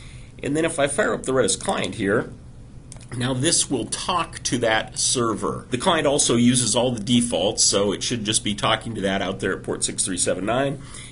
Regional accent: Bozeman, Montana, United States; That's my hometown, Bozeman.

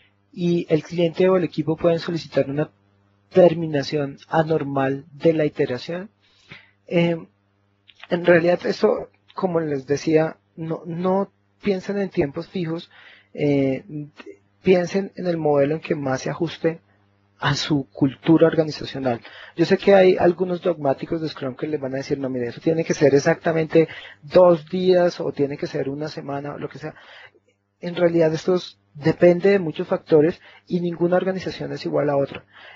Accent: Colombia; Yo soy colombiano, acá en Colombia nosotros tenemos organizaciones bastante grandes

